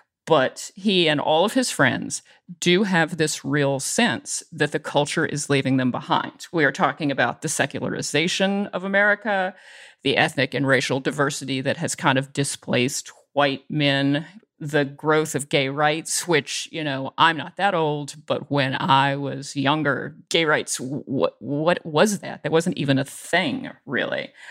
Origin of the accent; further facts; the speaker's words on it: Tennessee, United States; also born or lived in Alabama; So now, I grew up in Tennessee and Alabama mostly. I come from a family of hardcore Republicans.